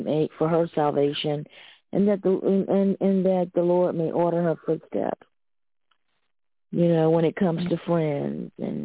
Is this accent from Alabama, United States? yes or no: yes; Alabama, United States; I'm from Alabama.